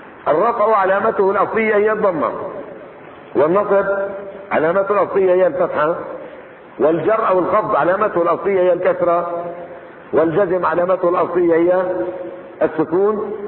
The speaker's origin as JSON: {"language": "Arabic", "country": "Jordan", "said": "المناهج المدرسية عندنا في الأردن"}